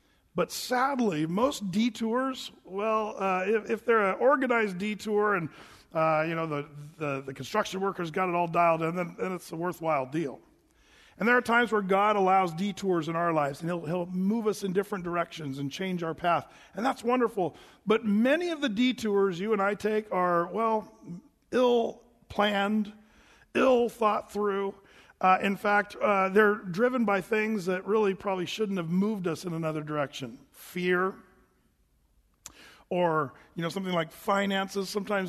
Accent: Oregon, United States; I said, oh, yeah, I'm from Southern Oregon. This is my neck of the woods

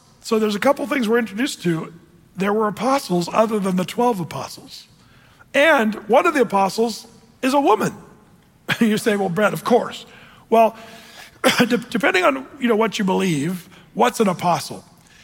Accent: Oregon, United States; Boy, I grew up with that. I came from Southern Oregon.

